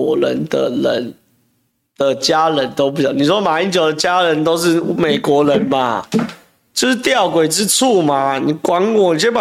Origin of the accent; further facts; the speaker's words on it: Taiwan; 我们都是台湾人，我们都是台湾人。哦，我在讲着，我们都是台湾人